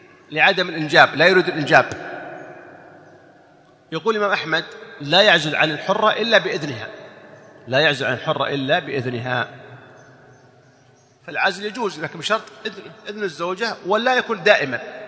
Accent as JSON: {"language": "Arabic", "country": "Saudi Arabia", "said": "توفي عندنا في السعودية"}